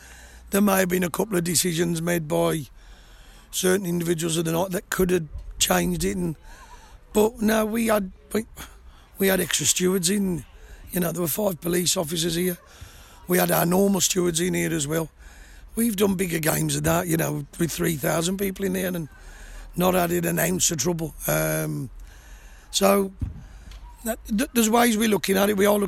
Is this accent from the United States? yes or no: no; Stourbridge, West Midlands, United Kingdom; born there; But I was born in Starbridge and I'm a Starbridge fan and I was here first.